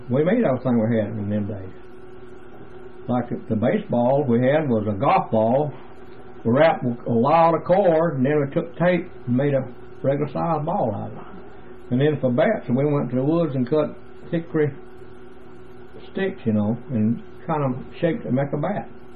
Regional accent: Georgia, United States; now in Powder Springs, United States; No, I was born in Carrier Park, Georgia, which is Fulton County. And then we moved from there to, what's the name of that section?

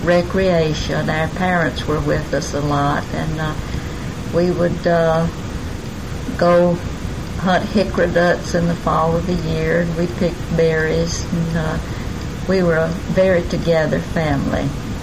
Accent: Alabama, United States; I was born in Blount County, August 17th, 1915.

